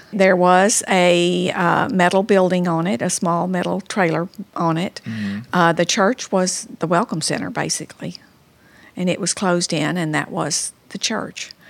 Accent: Rosenberg, Texas, United States; My husband grew up in Nacogdoches. I grew up in Rosenberg. So I grew up on flat land. He grew up in the Piney Woods.

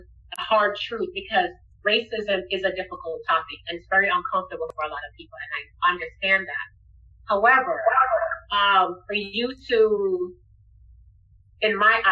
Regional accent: Jamaica; Obviously, as I mentioned, I'm from Jamaica.

